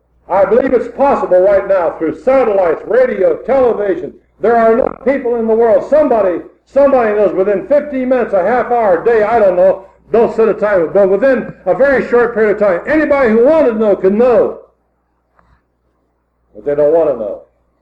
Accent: United States; I am an American and I love America

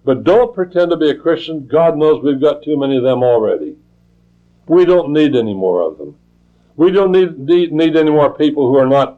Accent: Windsor, Colorado, United States; born there; We had an old man in our town. I was born in Windsor, Colorado

